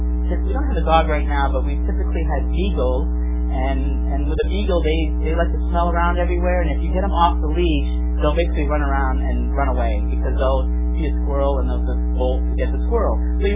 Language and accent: English; Milwaukee, Wisconsin, United States; also born or lived in Madison; now in Raleigh, United States; I grew up in Milwaukee, Wisconsin, and grew up there and until college.